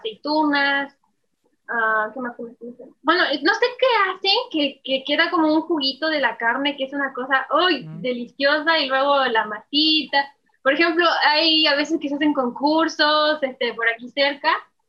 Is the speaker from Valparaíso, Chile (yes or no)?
yes; Valparaíso, Chile; hablar bien y no notan que soy chilena.